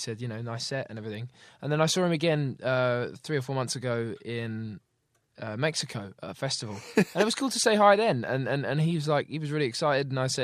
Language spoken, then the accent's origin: English; Hitchin, East of England, United Kingdom; when I was growing up in Hitchin, my hometown, and, you know, sort of battling with this whole thing of, well, I used to love this place